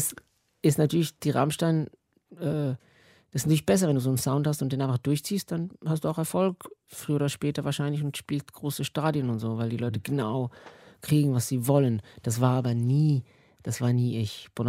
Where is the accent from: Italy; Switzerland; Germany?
Switzerland; German is a second language; weil ich bin Schweizer. Deutsch ist etwas, das habe ich in der Schule gelernt.